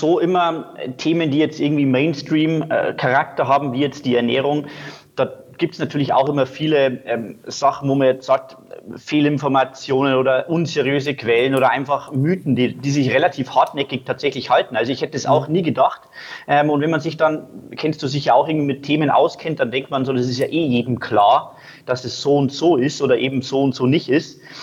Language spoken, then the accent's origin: German; Bavaria, Germany; Ich komme aus Deutschland, aus Bayern, habe hier in Eckenfelden, das ist so eine Kleinstadt in Bayern, ein Fitnessstudio